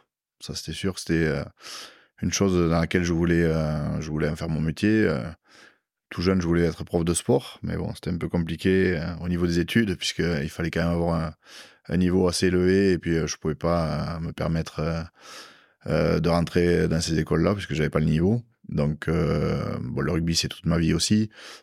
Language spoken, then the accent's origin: French; Tarbes, Occitanie, France; born there; C'est ça, je suis né à Tarbes et j'ai jamais joué à Tarbes.